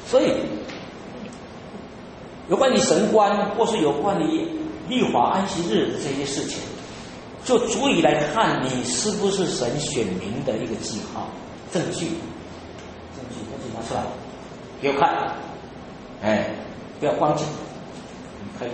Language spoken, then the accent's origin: Chinese; China; 但身为中国人很奇怪，中国人也有三大节期